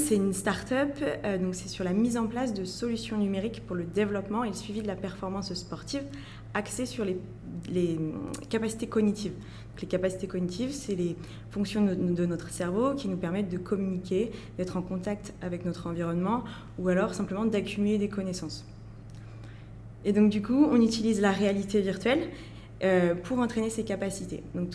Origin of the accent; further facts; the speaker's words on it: La Rochelle, Nouvelle-Aquitaine, France; j'ai 25 ans, je suis originaire de La Rochelle.